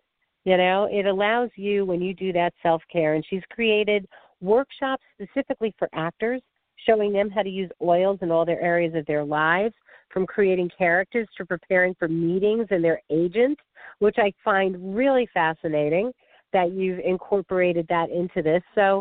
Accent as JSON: {"language": "English", "region": "New York", "country": "United States", "tie": "born or raised there", "said": "And I'm so excited to be sharing a fellow native New Yorker who was born and raised on the Lower East Side of Manhattan."}